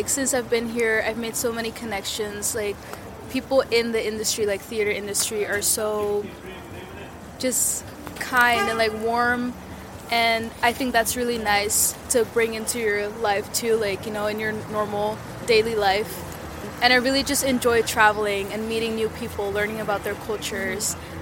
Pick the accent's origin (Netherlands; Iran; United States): Netherlands; English is a second language; also born or lived in Canada; I'm from the Netherlands. I'm not from Canada, but I've studied in Canada at the same school where she was at.